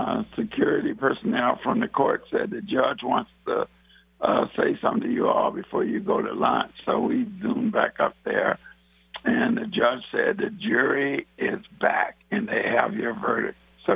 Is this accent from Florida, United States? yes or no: no; Seattle, Washington, United States; born there; And I'm not an outsider. Both of you, Eddie and Hayward, know that I was born in Seattle at King County Hospital.